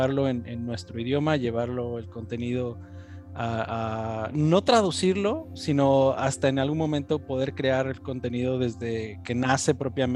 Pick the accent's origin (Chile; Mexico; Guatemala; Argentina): Mexico; now in Germany; yo estoy ahorita en Alemania. Estoy desde este lado del mundo. Aunque, bueno, yo soy mexicano.